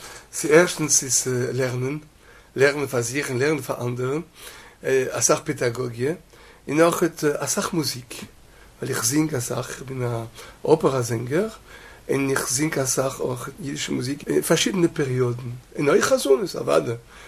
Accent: Antwerp, Flanders, Belgium; born there; Ich bin geboren in Antwerpen, in Belgien.

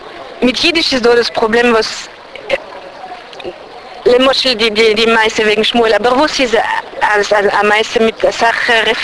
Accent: Paris, Île-de-France, France; first language French; German is a second language; Noch meine Sprache von Kultur ist Französisch. Und ich bin geboren da in Paris und... Ich bin gewesen in der Schule in Paris, voilà.

